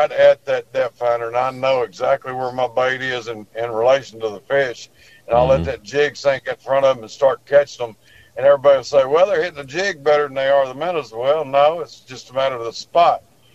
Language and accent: English; Texas, United States; I grew up crappie fishing on Livingston